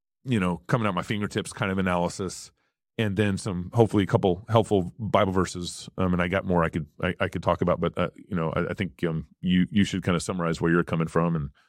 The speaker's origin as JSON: {"language": "English", "region": "Texas", "country": "United States", "tie": "born or raised there", "moved": "yes", "lives_now": "Idaho, United States", "said": "I was born and raised in Texas. I live in Idaho now."}